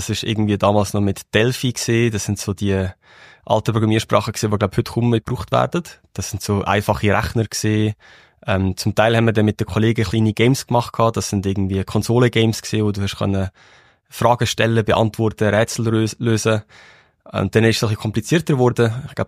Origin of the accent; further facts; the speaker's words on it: Lucerne, Switzerland; also born or lived in Zurich; Und ich bin in Luzern aufgewachsen